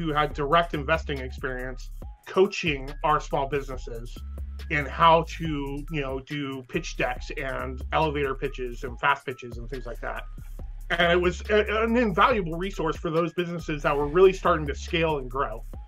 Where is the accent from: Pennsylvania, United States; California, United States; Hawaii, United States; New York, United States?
California, United States; San Bernardino; I grew up in the Inland Empire. My first informative years were in downtown San Bernardino. Me and my dad both, we lived right next to like St. Bernardine's down there.